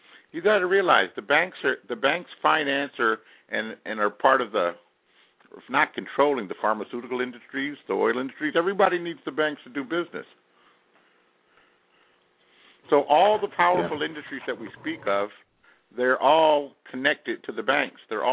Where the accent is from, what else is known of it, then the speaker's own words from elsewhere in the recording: Los Angeles, California, United States; I'm from Los Angeles. I haven't met Nancy Pelosi.